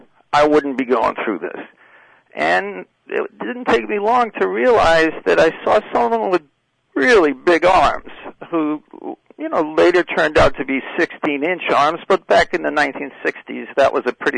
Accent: Ireland; I'm Irish too

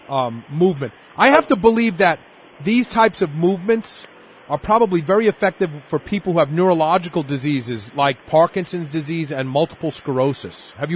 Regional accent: New York, United States; Okay, so I grew up in Bed-Stuy. So back in the day when I was a kid, I remember when breakdancing first started, there used to be guys out in front of my school.

